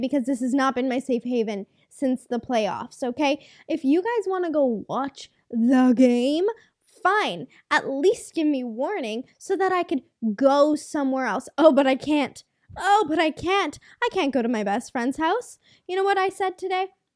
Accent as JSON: {"language": "English", "region": "British Columbia", "country": "Canada", "said": "And yeah, I'm Canadian. Yeah, I'm from BC."}